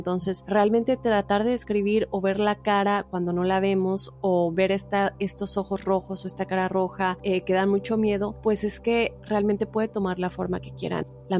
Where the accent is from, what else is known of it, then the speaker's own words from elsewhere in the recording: Puerto Rico; also born or lived in North Dakota; now in Florida, United States; soy de Puerto Rico, pero hace 5 años resido en Estados Unidos. Por casi 5 años viví en Dakota del Norte, y en noviembre del 2020 me mudé a Florida junto con mi novio y su familia.